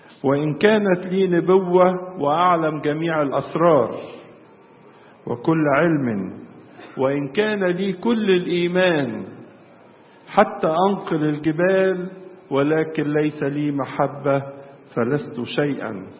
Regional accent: Egypt

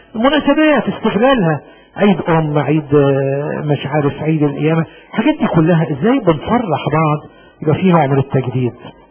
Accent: Egypt; احنا يوم الاجازه بتاعتنا كمصريين هو يوم الخمول والكسل

